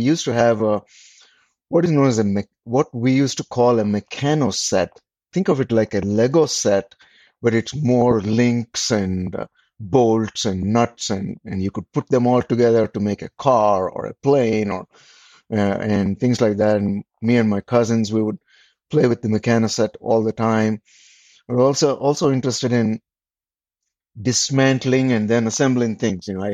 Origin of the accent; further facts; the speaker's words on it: India; growing up in India in the 70s